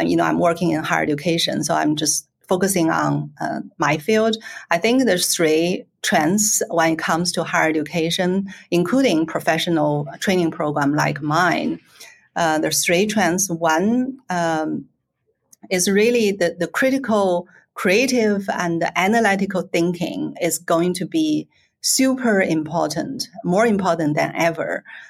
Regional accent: Beijing, China; also born or lived in United Kingdom; now in Michigan, United States; growing up in Beijing. And then I lived in the UK for 25 years

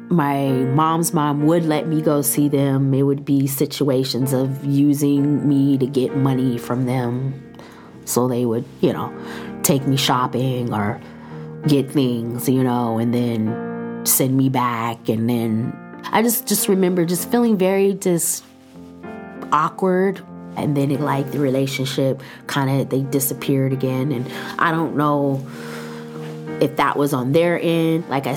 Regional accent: Hawaii, United States; I'm Hawaiian too, you know?

